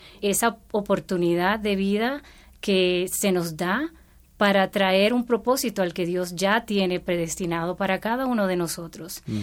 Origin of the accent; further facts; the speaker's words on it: Dominican Republic; now in United States; soy dominicana, vivo en Estados Unidos, tengo 4 hijos, casada, 33 años de casada.